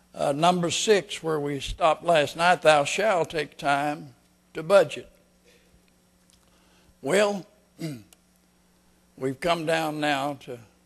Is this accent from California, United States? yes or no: no; Louisiana, United States; also born or lived in Arkansas; I was born in South Arkansas, raised up in Louisiana.